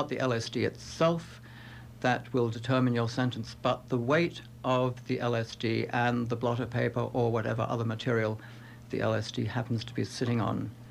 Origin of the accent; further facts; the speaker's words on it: England, United Kingdom; now in United States; I'm English, as you probably can tell.